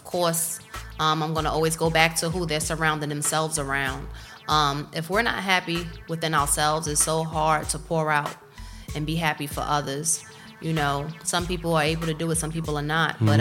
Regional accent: New York, United States; I started in Virginia when I first started in law enforcement, so they weren't used to Puerto Ricans from New York coming and giving, you know, demands on what to do.

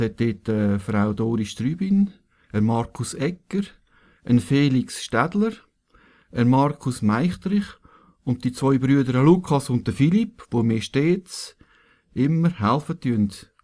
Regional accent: Zwillisbach, Aargau, Switzerland; ich bin ja in Zwillisbach im Aargau aufgewachsen und habe mit meiner Mutter regelmässig den Rosenkranz besucht in der Kirche

